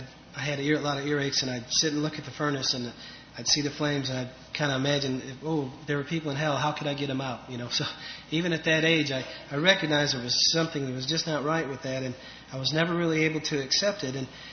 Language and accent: English; Braidwood, Illinois, United States; raised not too far from here. In a little town called Braidwood, about 50 or 60 miles south.